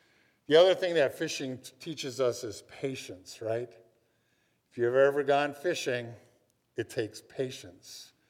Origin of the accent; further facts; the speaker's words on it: Minnesota, United States; I mean, I grew up fishing. I'm from Minnesota.